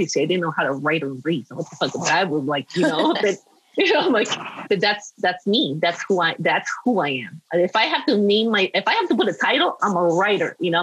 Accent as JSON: {"language": "English", "country": "United States", "said": "And I'm like, wait, but I'm an American, you know, and you hear as a little girl, like the American dream"}